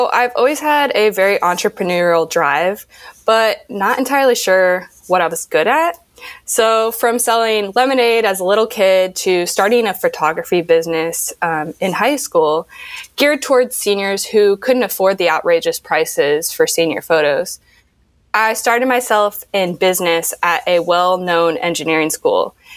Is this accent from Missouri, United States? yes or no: yes; Rolla, Missouri, United States; I am from Rolla, Missouri, even smaller than Springfield. I'm from a small town, and that's actually where my school is at.